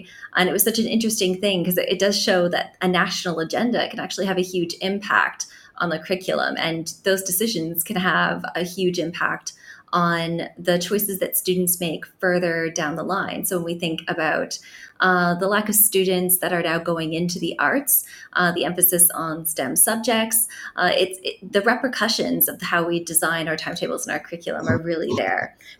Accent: Ontario, Canada; As a Canadian, I grew up in Ontario

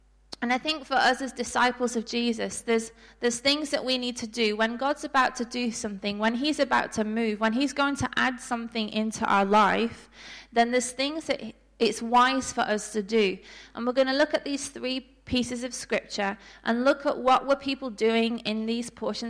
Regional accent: United Kingdom; accent: British; moved away as an adult; now in Australia; We've actually been in Australia for 6 years. And I don't think I'm losing my accent anytime soon.

